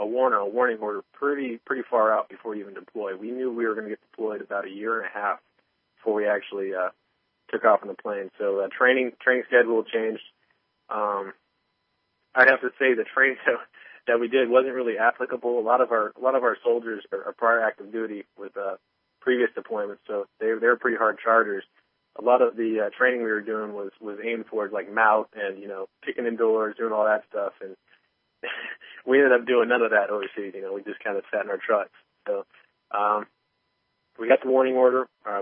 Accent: San Jose, California, United States; Well, I'm from San Jose, California. I'm from a pretty metropolitan area. You know, it's a pretty, pretty dense city. We got a million people here.

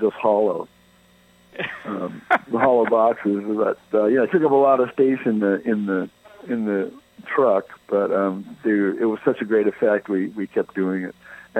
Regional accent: Phoenix, Arizona, United States; now in San Francisco, United States; strange living in San Francisco as well. Also, before that, growing up in Phoenix, isn't it? Strange culture, Southwestern culture

